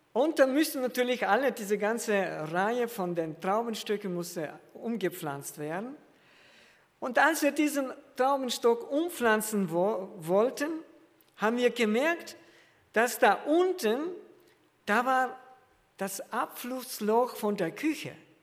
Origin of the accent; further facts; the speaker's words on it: Kazakhstan; Wir hatten 30 Weinstöcke früher, wo wir wohnten, in meiner Heimat in Kasachstan.